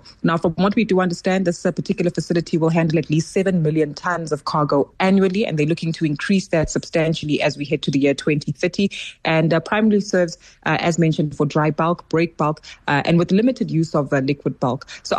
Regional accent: South Africa; this is also evidenced in their numbers that we as South African consumers typically have been prioritizing private label goods

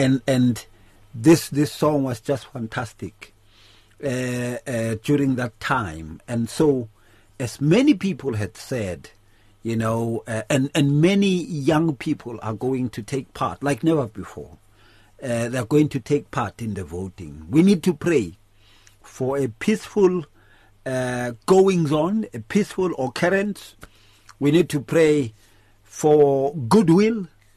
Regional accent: South Africa; we see ourselves as a South African nation.

